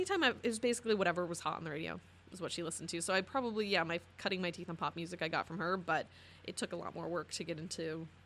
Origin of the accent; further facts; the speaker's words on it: Mesa, Arizona, United States; now in Phoenix, United States; Growing up in Mesa, at least to me, was terrible. It's kind of a cultural dead zone, in my opinion, especially where I grew up. And since moving to Phoenix in, I think it was 2012, I've gained a whole new appreciation.